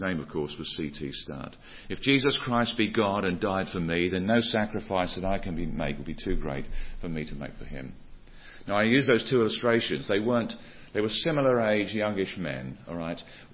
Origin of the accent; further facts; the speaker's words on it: East of England, United Kingdom; in the Brethren Chapel where I grew up in Norfolk